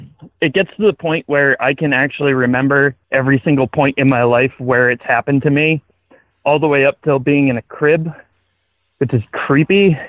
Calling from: Massachusetts, United States; I'm calling from Massachusetts.

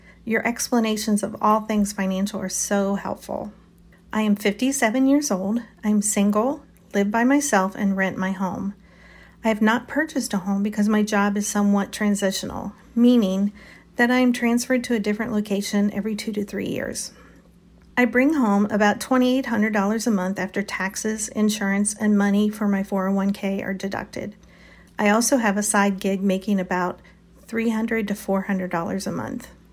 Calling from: Toledo, Ohio, United States; I'm from Toledo, Ohio.

